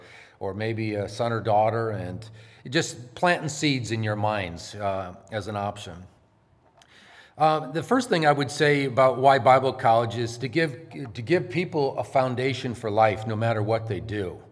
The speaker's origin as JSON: {"language": "English", "town": "Dearborn", "region": "Michigan", "country": "United States", "tie": "born or raised there", "also_born_or_lived": "Chelsea, United States", "said": "I'm born and raised in Michigan. I grew up in Dearborn as a kid, and then we lived out in, we moved out to our, it was a cottage on a lake out around Chelsea, Michigan"}